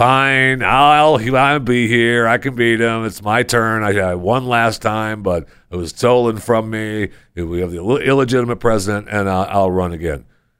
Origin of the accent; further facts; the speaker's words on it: Michigan, United States; But, I grew up in Michigan, man, and the foundries and the factories, and they were powerful.